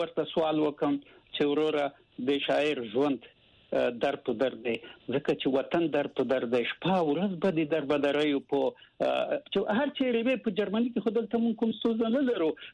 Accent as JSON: {"language": "Pashto", "region": "Khost", "country": "Afghanistan", "said": "زه د خوست یم."}